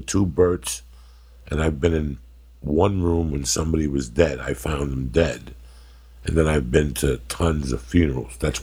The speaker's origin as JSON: {"language": "English", "town": "North Bergen", "region": "New Jersey", "country": "United States", "tie": "born or raised there", "said": "when the house I grew up in North Bergen, that house had ghosts in it, disgruntled ghosts."}